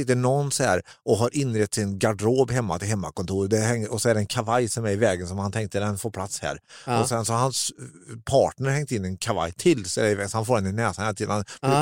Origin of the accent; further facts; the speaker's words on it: Karlstad, Värmland, Sweden; jag var hemma i Karlstad eller i Värmland.